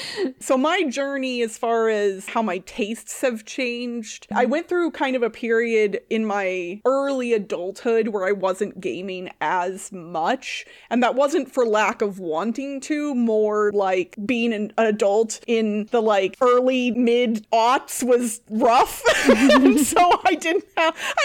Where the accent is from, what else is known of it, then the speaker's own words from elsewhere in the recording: Midwest, United States; now in Las Vegas, United States; I am 39 years old. I grew up in the Midwest, but I now live out in Vegas. So yeah, I had a traditional Midwestern upbringing